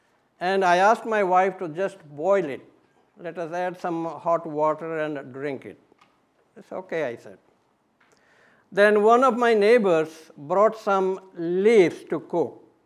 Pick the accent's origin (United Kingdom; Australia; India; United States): India; English is a second language; I said, yes, sir, I'm from India, I'm